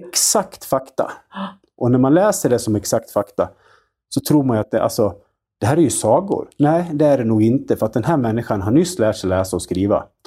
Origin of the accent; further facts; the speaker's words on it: Sweden; Vi växte upp liksom i Sverige under en tid då ingenting var farligt i princip.